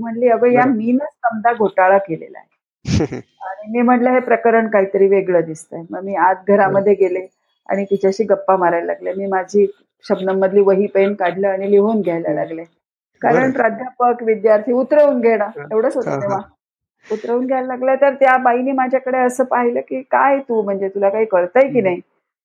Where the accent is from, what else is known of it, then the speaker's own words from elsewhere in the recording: Wai, Maharashtra, India; आणि वाईला माझं माहेर